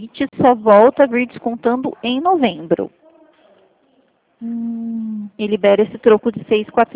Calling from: Santa Bárbara d'Oeste, São Paulo, Brazil; Eu falo do interior de São Paulo, aqui de Santa Bárbara do Oeste.

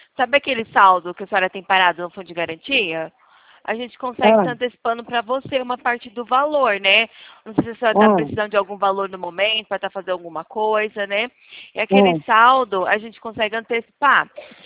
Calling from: Ribeirão Preto, São Paulo, Brazil

